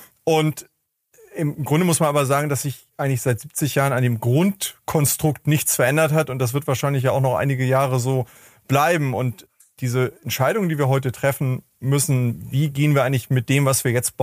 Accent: Hamburg, Germany; Also ich ich komme ja aus Hamburg

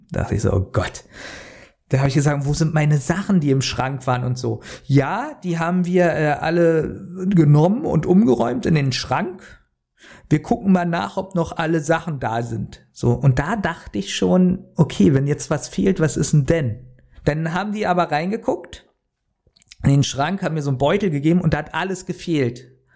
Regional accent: Berlin, Germany; Du kommst doch nicht aus Berlin, oder? Sag ich, doch.

